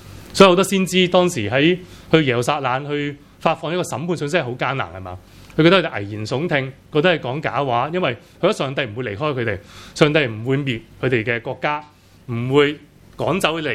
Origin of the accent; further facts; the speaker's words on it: Hong Kong; 我哋香港人會被老幾耐咧？